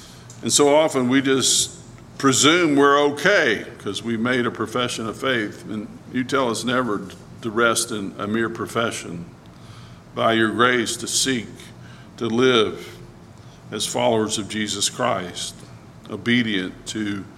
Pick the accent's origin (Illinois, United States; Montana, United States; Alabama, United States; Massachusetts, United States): Alabama, United States; I'd been bitten thousands and thousands of times as growing up in South Alabama.